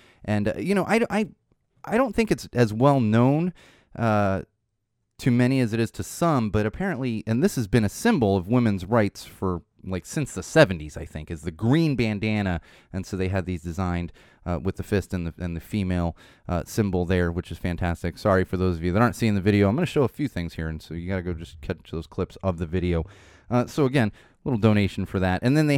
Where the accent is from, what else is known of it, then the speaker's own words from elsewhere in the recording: San Diego, California, United States; See, I grew up in San Diego. I know.